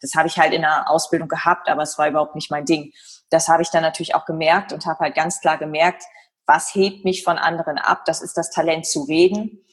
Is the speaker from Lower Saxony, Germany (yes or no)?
yes; Leer, Lower Saxony, Germany